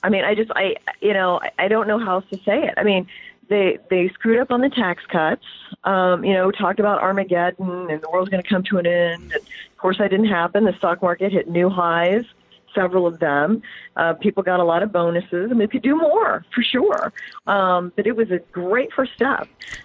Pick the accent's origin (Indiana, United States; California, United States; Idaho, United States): Indiana, United States; Kokomo; But I'm from Kokomo.